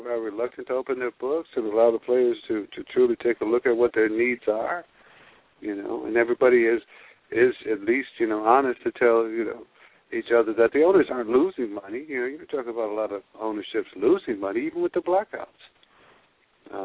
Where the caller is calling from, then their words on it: Wisconsin, United States; You know, we're calling from Wisconsin, and it's hard to fathom a blackout when you've been a Packer fan